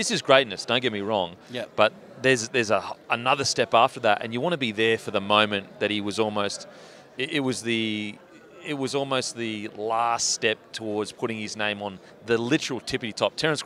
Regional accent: Gold Coast, Queensland, Australia; I'm from the Gold Coast.

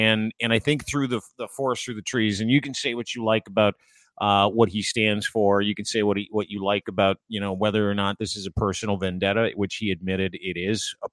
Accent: Canada; I am Canadian first.

